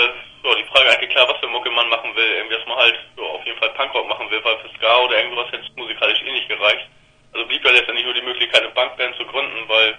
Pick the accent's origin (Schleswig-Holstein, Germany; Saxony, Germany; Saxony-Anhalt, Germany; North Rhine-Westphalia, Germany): Schleswig-Holstein, Germany; Bad Bramstedt; Ja, wir konnten im Jugendzentrum bei uns in Bad Bramstedt praktisch spielen, irgendwie, zusammen mit 2, 3 anderen Bands.